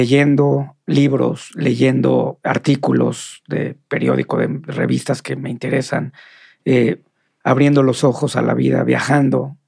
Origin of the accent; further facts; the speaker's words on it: Guadalajara, Jalisco, Mexico; moved away; ahorita me vine a plantar de regreso a mi tierra, Guadalajara, después de casi 23 años fuera de aquí.